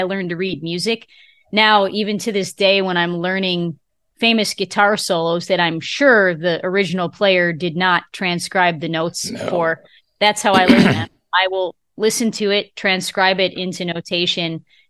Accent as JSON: {"language": "English", "town": "Lewiston", "region": "New York", "country": "United States", "tie": "born or raised there", "said": "I grew up in Western New York, about 30 minutes north of Buffalo in a town called Lewiston, New York. It's right on the Niagara River, where the Niagara River meets Lake Ontario."}